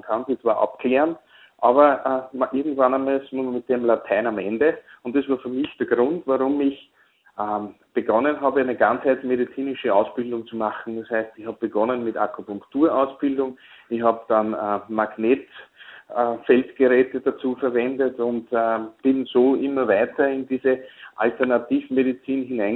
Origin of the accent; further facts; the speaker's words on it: Lower Austria, Austria; born there; Ich bin gebürtiger Niederösterreicher, habe dann in Innsbruck mein Studium gemacht